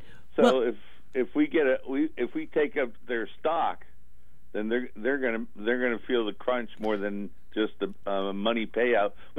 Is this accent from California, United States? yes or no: yes; California, United States; Hi, I'm from California. I live in Santa Barbara.